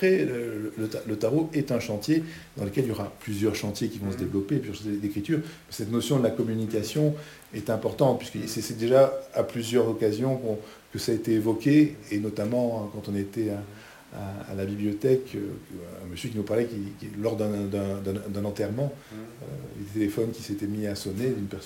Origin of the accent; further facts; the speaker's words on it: France; now in Belgium; même si je suis français, je réside pour l'instant en grande partie en Belgique.